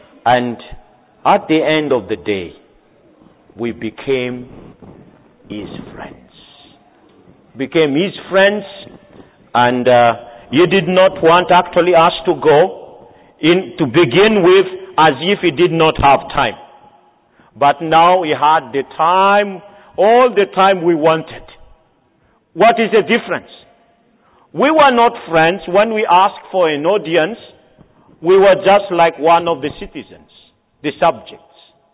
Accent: Madagascar; English is a second language; You see, as I told you, I am from Madagascar.

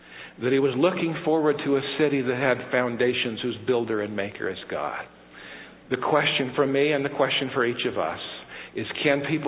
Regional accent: California, United States; I was raised in California, and I'm just going to tell you something interesting. When I came to the South as a young person

